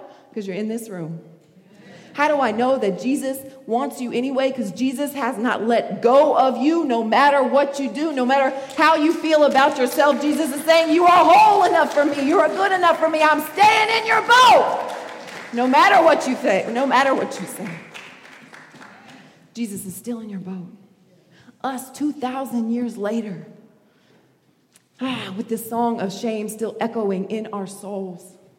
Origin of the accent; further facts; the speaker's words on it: the South, United States; Now, I like this because I'm from the South. Anybody got any Southerners in here?